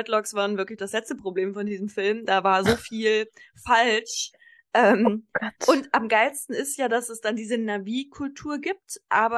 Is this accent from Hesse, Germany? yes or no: yes; Kassel, Hesse, Germany; now in Konstanz, Germany; in meiner Heimatstadt Kassel gibt es auch echt einen fetten neuen Filmpalast.